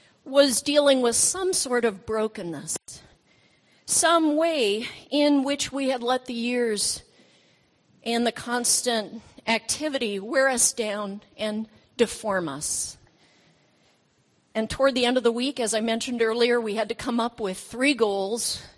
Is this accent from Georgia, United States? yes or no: no; San Diego, California, United States; I love the beach. I'm from San Diego, and the beach is always a very healing and renewing place to me.